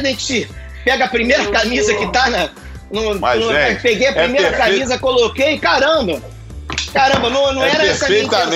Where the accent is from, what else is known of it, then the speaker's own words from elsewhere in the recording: Rio de Janeiro, Brazil; fã do futebol carioca, eu sou carioca. Sou carioca suburbano